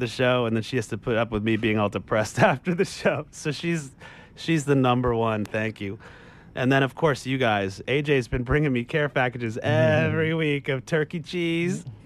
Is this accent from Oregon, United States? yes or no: no; New York, United States; Oh, Burgundy. Sorry. Excuse me. I'm from New York.